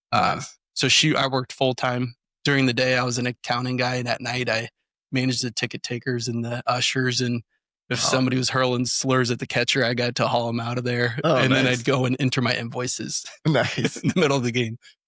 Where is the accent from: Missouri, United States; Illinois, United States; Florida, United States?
Missouri, United States; St. Louis; So I grew up in St. Louis